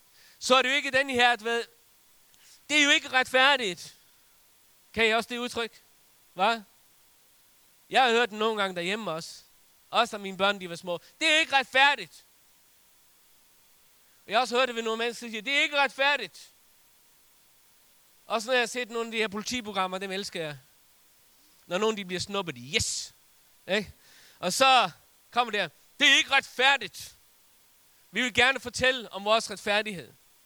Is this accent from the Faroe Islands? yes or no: yes; Faroe Islands; Danish is a second language; Undskyld, jeg er bare færing.